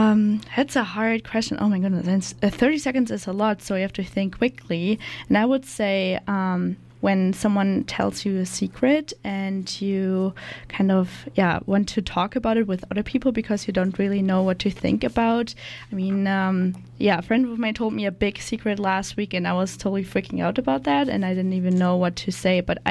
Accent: Germany; So I grew up in Germany

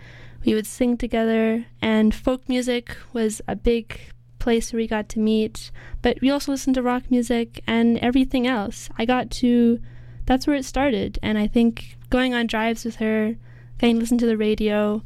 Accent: Vancouver, British Columbia, Canada; Even though I did grow up here, I grew up in East

